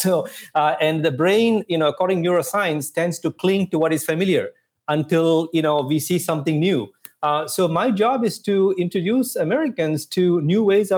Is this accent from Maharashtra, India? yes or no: no; Pondicherry, Puducherry, India; So I grew up in Pondicherry, which is a former French colony in southern India.